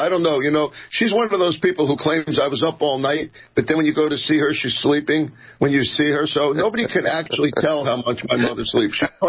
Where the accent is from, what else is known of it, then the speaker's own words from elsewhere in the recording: Queens, New York, United States; But I grew up in Queens, and I have a sister, a younger sister, who's a painter